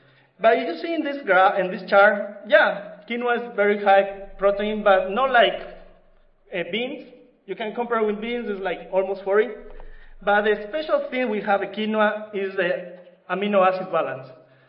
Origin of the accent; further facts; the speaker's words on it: Ecuador; In South America, we are from Ecuador, we call quinoa the mother of the grain or golden grain